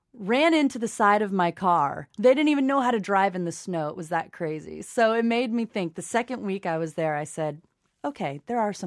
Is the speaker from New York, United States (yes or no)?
no; Massachusetts, United States; And I'm like, "Come on. I'm from Massachusetts. This is nothing."